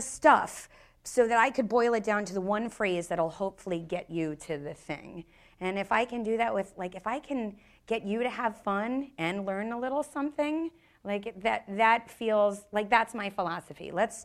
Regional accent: New York, United States; I always say, I'm a New Yorker and I'm direct and I want to build you up.

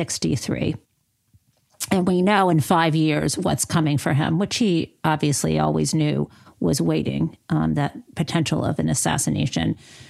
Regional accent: Michigan, United States; I'm from Michigan, so I'm always bringing things back to my state.

